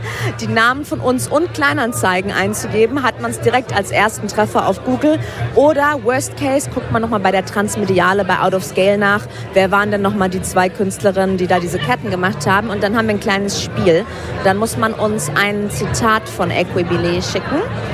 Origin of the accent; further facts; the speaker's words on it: West Germany, Germany; ich bin in Westdeutschland, Jan in Süddeutschland zur Schule gegangen